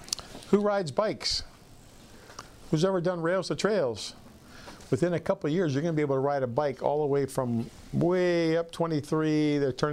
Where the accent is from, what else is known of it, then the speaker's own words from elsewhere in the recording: Pittsburgh, Pennsylvania, United States; But we were city dwellers. I grew up in Pittsburgh. I didn't even know where milk came from until my wife had a baby.